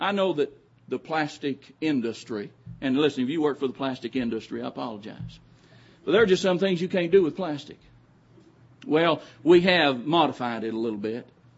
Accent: Oklahoma, United States; I grew up in Oklahoma. I thought maybe we was going to have an interpreter between Oklahoma and Australia.

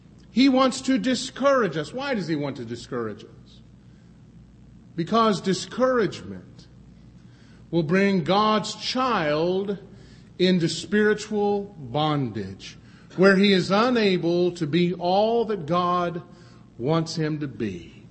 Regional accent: Texas, United States; I'm glad I grew up in East Texas because you understand this.

